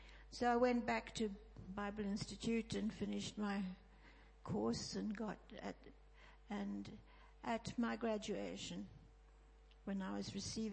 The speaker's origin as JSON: {"language": "English", "country": "Zambia", "tie": "born there", "said": "I was born in Zambia in 1935, so I'm 80 years old."}